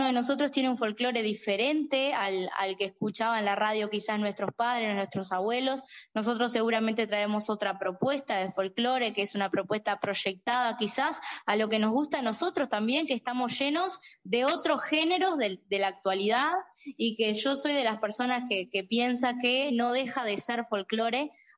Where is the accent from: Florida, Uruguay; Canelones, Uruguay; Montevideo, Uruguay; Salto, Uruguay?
Florida, Uruguay; Por lo general doy en Sarandí Grande y en Florida, que es de donde yo soy.